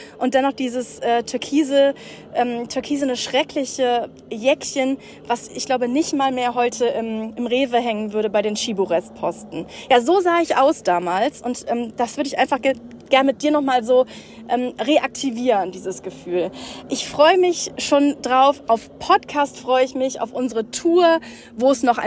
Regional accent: Rösrath, North Rhine-Westphalia, Germany; Ich will am liebsten mit dir noch in den Königsforst, das ist ja unser großer Wald, wo ich aufgewachsen bin.

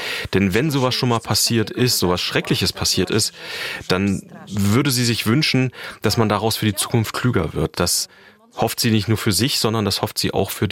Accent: East Germany, Germany; Ich bin in der DDR aufgewachsen

